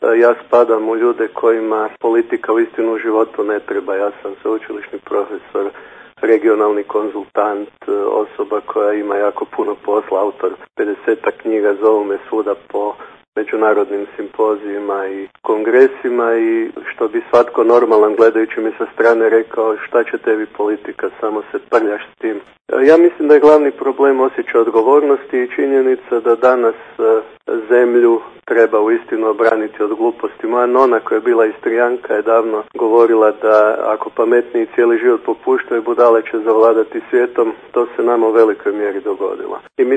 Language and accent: Croatian; Zagreb, Zagreb County, Croatia; born there; Inače, ja sam rođen u Zagrebu gdje sam završio fakultet i magistrirao i doktorirao.